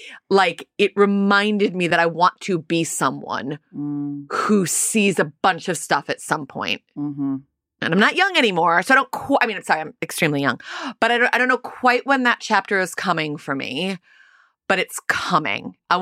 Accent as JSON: {"language": "English", "country": "United States", "said": "again, as an American, you know, France, Americans were obsessed with everything European"}